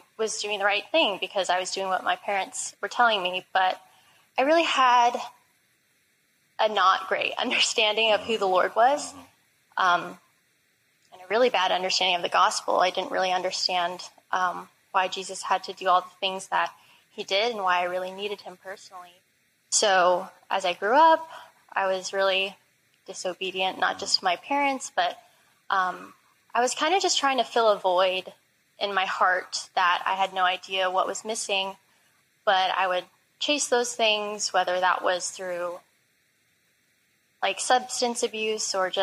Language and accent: English; San Jose, California, United States; But I grew up Catholic in San Jose, California. That's where I was raised.